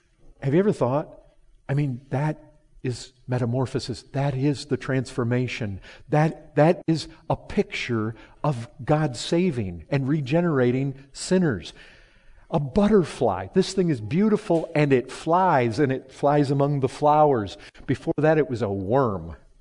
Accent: Paw Paw, Michigan, United States; moved away; I grew up in Michigan. You know what was back there? We lived on 8 acres, Pawpaw, Michigan.

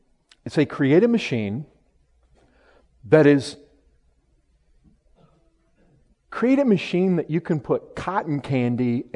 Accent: Michigan, United States; Listen, I grew up in Michigan. We had all these milkweed plants.

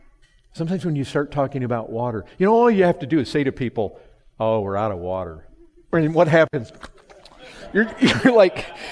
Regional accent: Paw Paw, Michigan, United States; moved away; I grew up in Michigan. You know what was back there? We lived on 8 acres, Pawpaw, Michigan.

